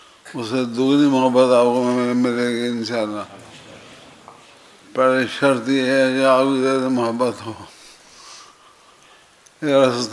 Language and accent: Urdu; Sialkot, Punjab, Pakistan; born there; چونکہ میں سیالکوٹ میں پیدا ہوا ہوں